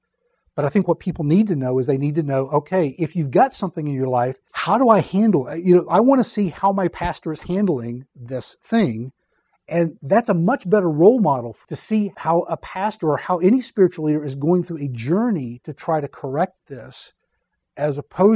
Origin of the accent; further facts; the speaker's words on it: the South, United States; probably because I grew up in the South and that's just the way the South deals with stress.